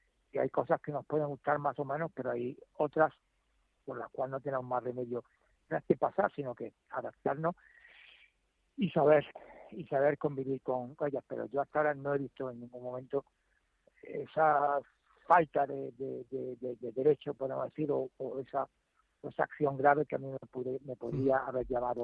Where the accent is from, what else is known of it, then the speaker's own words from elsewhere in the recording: Spain; nos represente a los españoles.